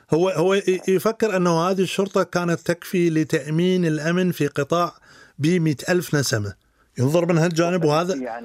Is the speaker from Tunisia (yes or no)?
no; Iraq; للأسف إحنا عراقيين نتحدث بالطريقة.